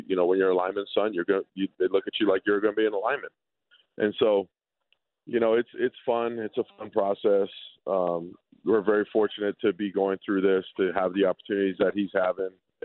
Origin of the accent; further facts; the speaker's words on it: Hawaii, United States; You know, growing up, we grew up together in Hawaii and we trained together.